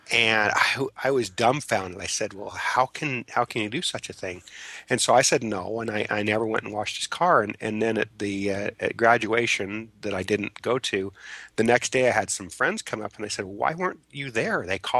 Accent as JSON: {"language": "English", "region": "Utah", "country": "United States", "tie": "born or raised there", "said": "Well, I grew up in the church. I think I grew up in Utah County and was a very typical member"}